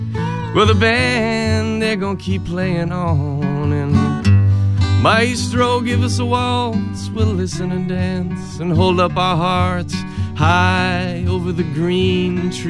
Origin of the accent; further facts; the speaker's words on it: Berkeley, California, United States; I grew up in Berkeley.